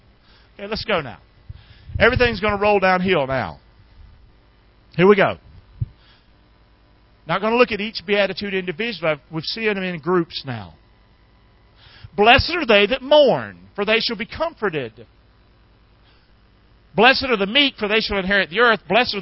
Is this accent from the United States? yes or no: yes; Rockingham, North Carolina, United States; I talk like me. I'm from Rockingham.